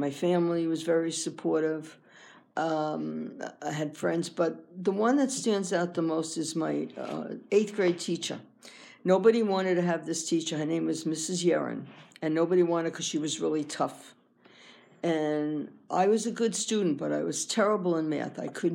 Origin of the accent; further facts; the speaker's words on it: Astoria, New York, United States; I was born in Astoria, Queens, in New York, in 1941. I grew up in Astoria. I went to school in public school 6 in Astoria.